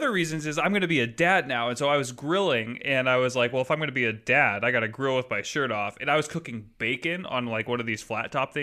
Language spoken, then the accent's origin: English; Maple Valley, Washington, United States; Nah, man, I grew up in Maple Valley. All the dads, tarps off all the time.